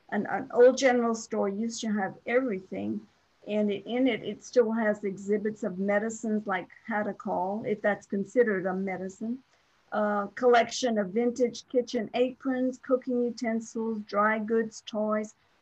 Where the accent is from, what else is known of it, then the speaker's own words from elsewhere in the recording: Cecilia, Louisiana, United States; So when I was growing up, I'm from Cecilia.